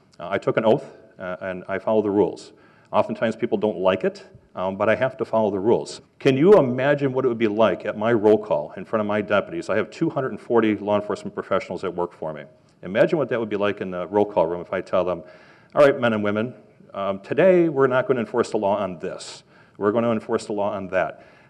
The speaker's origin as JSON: {"language": "English", "region": "Wisconsin", "country": "United States", "said": "I'm from Racine County, naturally."}